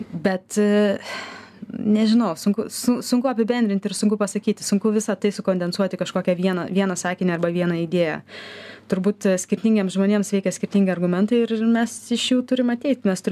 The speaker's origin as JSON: {"language": "Lithuanian", "region": "Samogitia", "country": "Lithuania", "said": "Aš pati esu žemaitė"}